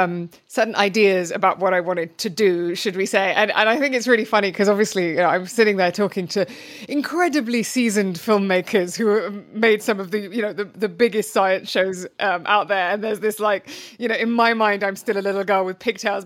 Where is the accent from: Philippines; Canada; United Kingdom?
United Kingdom; I'm British, but my parents are Arab.